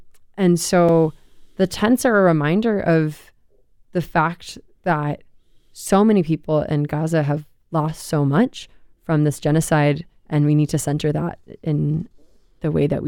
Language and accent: English; United States; the first one is because I'm Palestinian. But I would say the bigger one is that it's because I'm American.